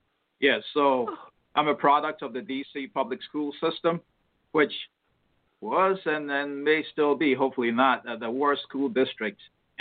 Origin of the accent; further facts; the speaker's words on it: Ghana; born there; So I was born in Ghana, and I was born in 1959, so I'm 61 years old. And I was born in a village in Ghana.